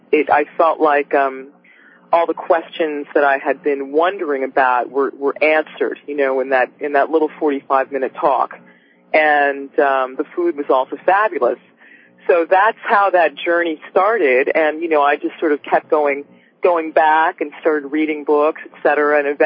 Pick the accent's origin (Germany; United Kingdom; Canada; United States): United States; New York City, New York; my parents were very, you know, very liberal, you know, and I grew up in New York City